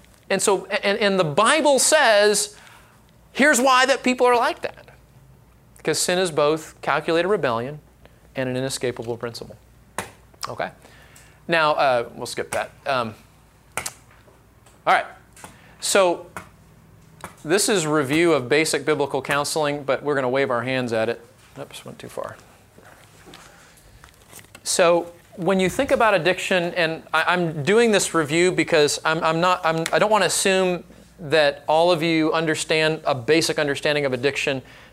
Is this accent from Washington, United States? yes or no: no; California, United States; growing up in Orange County, we would go down to Corona or Newport or Huntington, and we would body surf, we'd bodyboard, play volleyball, the whole nine yards